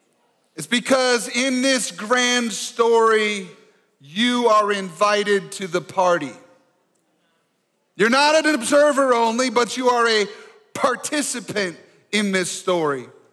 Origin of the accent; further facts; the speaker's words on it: Michigan, United States; Where I grew up in Michigan, everybody said, go blue, and everybody go blue.